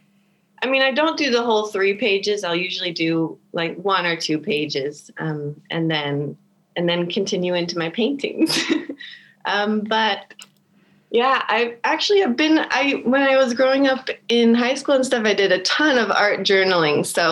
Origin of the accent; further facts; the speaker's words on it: Thailand; now in Germany; So yeah, so I am American by nationality, but I actually grew up in Thailand. So, and I've lived here in Germany for 10 years.